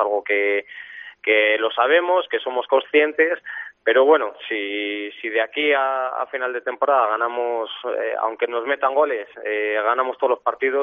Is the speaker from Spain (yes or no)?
yes; Salamanca, Castile and León, Spain; yo soy de aquí de Salamanca, soy del Salmantino.